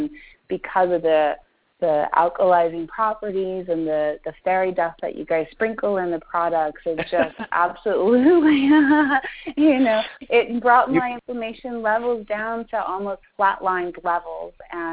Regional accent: Florida, United States; Well, we're from Florida, so we go to Florida all the time

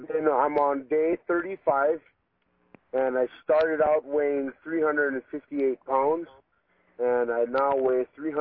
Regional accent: Hawaii, United States; Well, in Hawaii here, we eat a lot and we party a lot.

